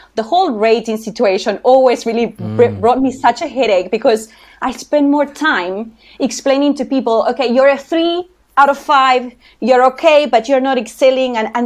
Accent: Uruguay; accent: Spanish; English is a second language; moved away as an adult; now in South Africa; you can tell I have an accent. So I have a Spanish accent. I come from Uruguay, but I have been now in South Africa for about 10 years.

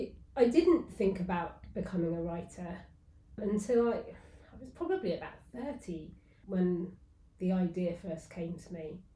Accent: Bristol, South West England, United Kingdom; She lived opposite me, actually, where I grew up in Bristol.

